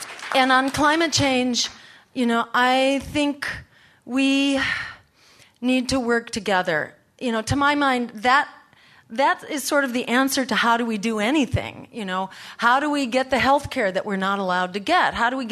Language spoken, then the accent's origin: English; Lexington, Massachusetts, United States; I was on the town meeting for my hometown in Lexington.